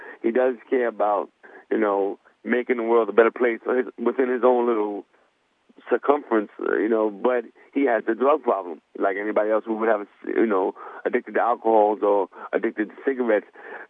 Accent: New York, United States; I just remember, you know, growing up in New York

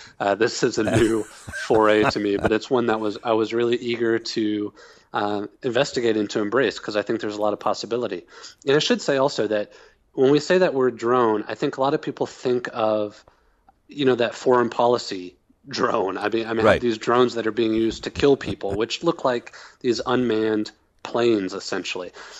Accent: Texas, United States; In Texas, my home state, there was a case

